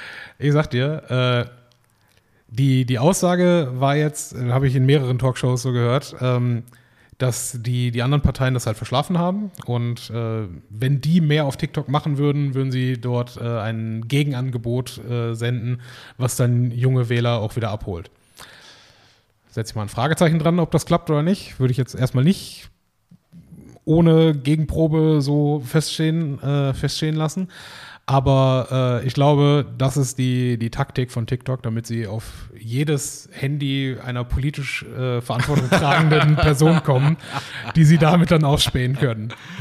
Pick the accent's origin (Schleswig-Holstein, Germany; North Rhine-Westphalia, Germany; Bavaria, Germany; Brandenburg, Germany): North Rhine-Westphalia, Germany; Duisburg; wir sind aus Duisburg